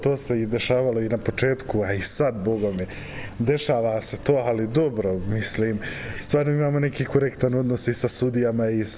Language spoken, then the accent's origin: Serbian; Pljevlja, Pljevlja Municipality, Montenegro; Kod nas u Pljevljima niko se nikad nije susretao sa tom odbojkom.